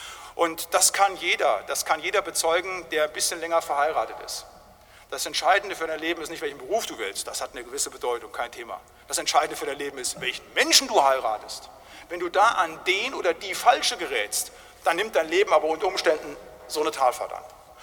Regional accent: North Rhine-Westphalia, Germany; Die alten Brüder, da wo ich herkomme, im Siegerland

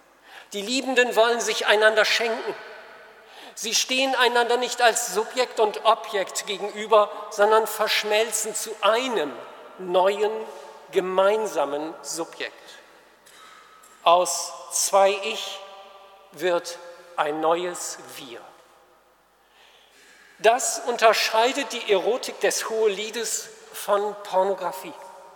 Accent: Northern Germany, Germany; bin ich als Norddeutscher hin und her gerissen

